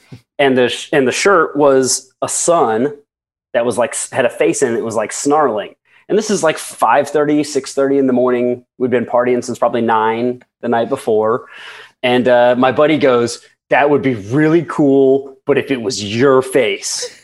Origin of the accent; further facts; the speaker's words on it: Indiana, United States; When I was 17, I grew up in Indiana and I got my first tattoo.